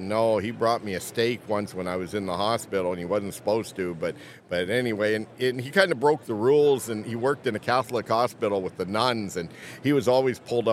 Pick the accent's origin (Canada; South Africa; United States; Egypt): Canada; Blenheim, Ontario; growing up in Blenheim, little small town, southwestern Ontario